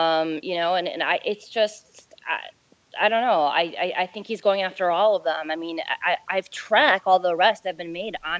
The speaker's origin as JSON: {"language": "English", "region": "Illinois", "country": "United States", "said": "So I'm from Illinois."}